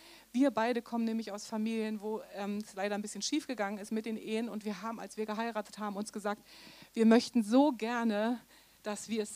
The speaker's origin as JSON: {"language": "German", "region": "Berlin", "country": "Germany", "said": "Wir kommen aus Berlin, wohnen ein bisschen am Rand"}